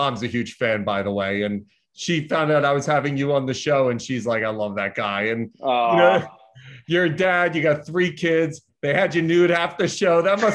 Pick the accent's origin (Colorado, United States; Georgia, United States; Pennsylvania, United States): Pennsylvania, United States; Philadelphia; I grew up in Northeast Philadelphia.